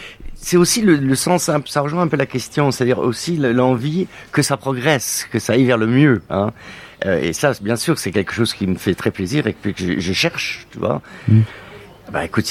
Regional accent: Grand Est, France; Je suis Lorrain de Souche. J'ai fait 4 ans aux arts appliqués à Metz.

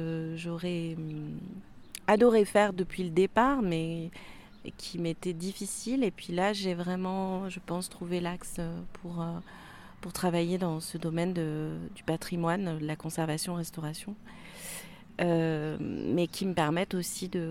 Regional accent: Marvejols, Occitanie, France; je suis née à Marvejols, j'ai grandi à Marvejols. Ensuite, je suis partie faire mes études à Clermont-Ferrand et à Paris. Lorsque je suis revenue de Paris, je suis d'abord revenue à Marvejols

